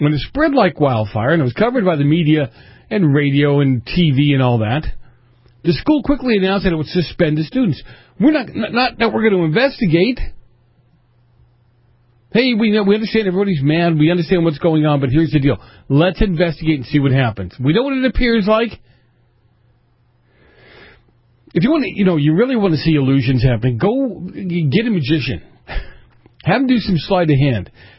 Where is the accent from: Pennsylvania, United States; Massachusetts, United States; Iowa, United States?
Massachusetts, United States; she's from my home state of Massachusetts.